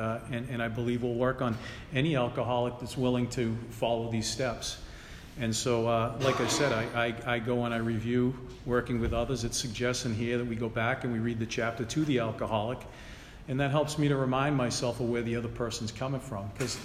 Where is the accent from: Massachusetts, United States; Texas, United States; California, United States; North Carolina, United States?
Massachusetts, United States; Plymouth; So I grew up in Plymouth. I still live in Plymouth.